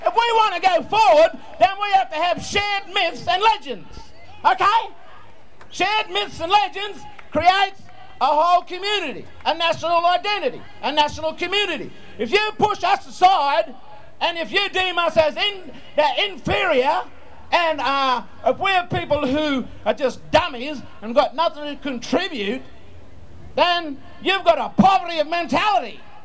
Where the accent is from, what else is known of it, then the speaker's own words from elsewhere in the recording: Queensland, Australia; I come from the Wiri people, Wangan people. My grandfather's from the Wangan people in central Queensland.